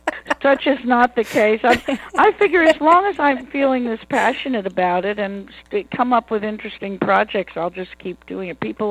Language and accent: English; New York City, New York, United States; My start, well, I grew up in Greenwich Village and was surrounded by what I now jokingly call the folk scare of the early 60s.